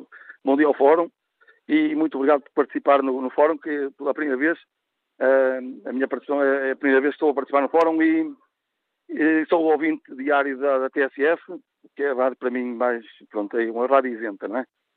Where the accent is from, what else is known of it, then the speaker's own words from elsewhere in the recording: Vila Verde, Braga, Portugal; Eu sou natural do Conselho de Vila Verde.